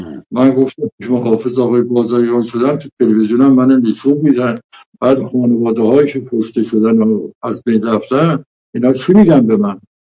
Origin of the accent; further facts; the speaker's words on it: Azerbaijan, Iran; من آذربایجانی هستم، وطنم دوست دارم